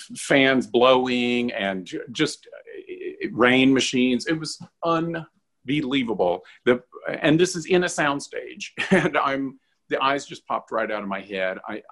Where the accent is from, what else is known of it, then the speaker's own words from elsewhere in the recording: Asheville, North Carolina, United States; I grew up in North Carolina in Asheville, and we took a cross-country road trip to California to go to Disneyland and the Grand Canyon